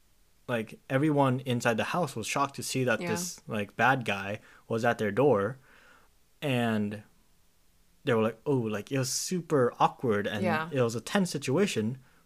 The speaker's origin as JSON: {"language": "English", "country": "United States", "tie": "born or raised there", "said": "like I grew up in America."}